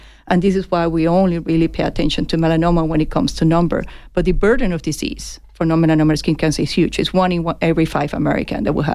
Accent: Venezuela; English is a second language; moved away as an adult; I came from Venezuela. It has been an interesting journey, a good journey.

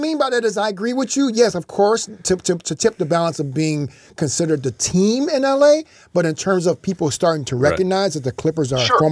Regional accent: Chicago, Illinois, United States; now in Los Angeles, United States; I am from Chicago. So I am a diehard, a diehard Chicago Bulls fan.

